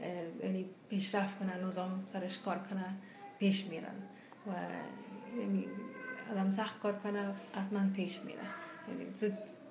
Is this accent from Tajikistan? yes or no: no; Kabul, Afghanistan; born or raised there; also born or lived in Iran